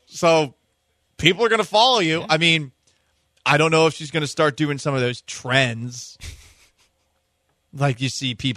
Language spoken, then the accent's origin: English; Florida, United States; Listen, I'm from Florida.